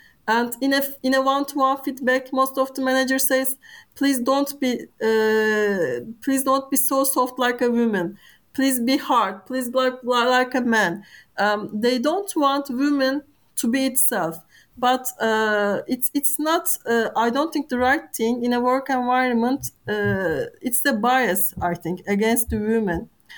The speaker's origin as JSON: {"language": "English", "country": "Turkey", "said": "maybe I come from Turkey. It's a country that is very different from the most European countries."}